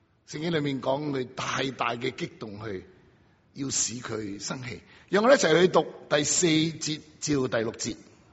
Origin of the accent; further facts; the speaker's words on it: China; 其实好像我们中国人是吧，在特别在我们中国旧式的社会里面的